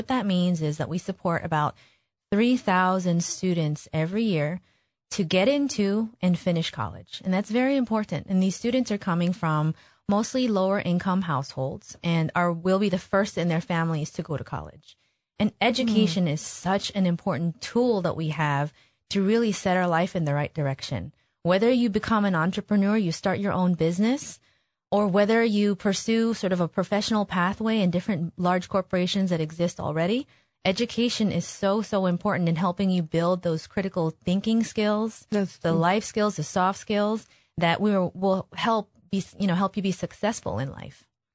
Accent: Los Angeles, California, United States; also born or lived in Manila, Philippines; And I was born in Manila. We immigrated here when I was only 3 years old. And I've grown up here in Los Angeles.

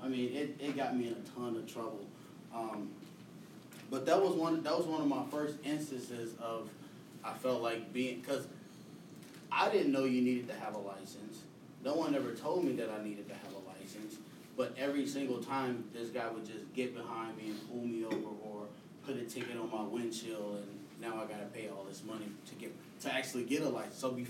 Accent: Chicago, Illinois, United States; Well, I didn't know, I mean, we're from Chicago. I didn't know the laws.

